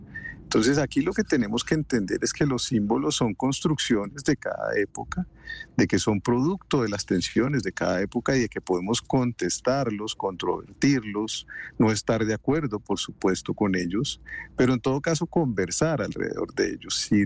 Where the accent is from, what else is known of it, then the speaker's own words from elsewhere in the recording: Colombia; una violencia que yo creo que nos tiene hartos a todos y a todas como colombianos